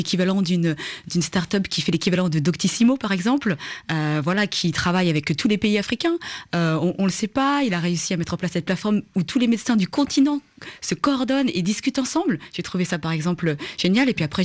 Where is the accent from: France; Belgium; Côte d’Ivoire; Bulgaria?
France; born there; Je suis née en France.